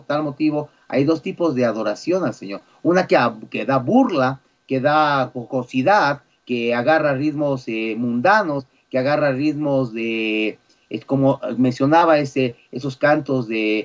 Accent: Bolivia; en Bolivia, en mi país

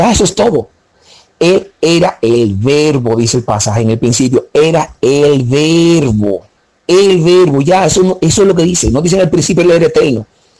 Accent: Cibao, Dominican Republic; Usted y yo somos dominicanos los dos.

